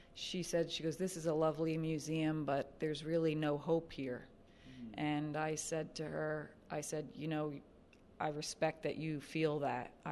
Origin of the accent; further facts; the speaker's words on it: United States; it's a huge lesson for me because I am Irish American